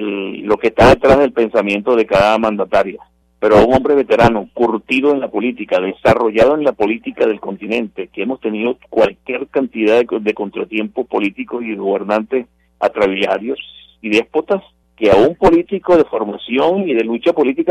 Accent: Venezuela; como venezolano

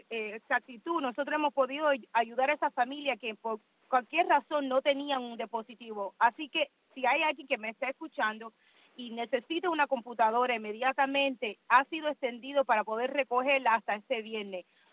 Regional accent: Cuba; born there; tú sabes que nací en Cuba

